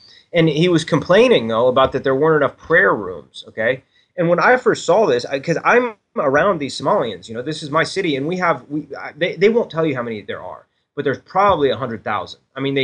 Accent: Columbus, Ohio, United States; settling them in Ohio, mainly in Columbus, which is my hometown

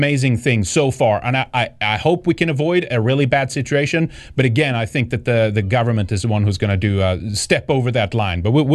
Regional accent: Sweden; I'm from Sweden

